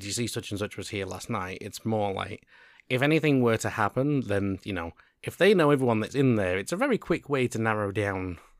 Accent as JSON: {"language": "English", "country": "United Kingdom", "said": "because we are two British guys, we're going to just use the word sauna."}